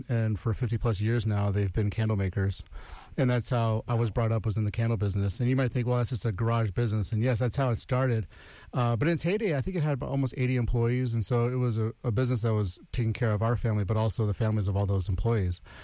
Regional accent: Prescott, Arizona, United States; I grew up in Prescott, Arizona.

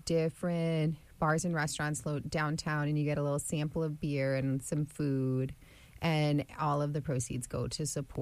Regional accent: Otego, New York, United States; I grew up in Otego and went to school with people from Unadilla, and the drive-in was always like a social spot to be

